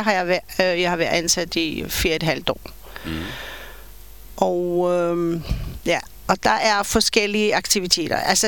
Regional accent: Israel; Danish is a second language; now in Denmark; jeg kommer fra Israel, og jeg har boet i Danmark i 39 år.

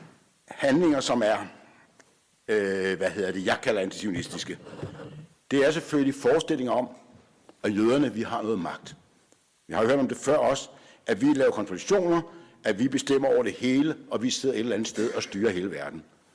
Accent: Copenhagen, Capital Region of Denmark, Denmark; Siden jeg voksede op ind på Nørrebro og var efter i Vandløse

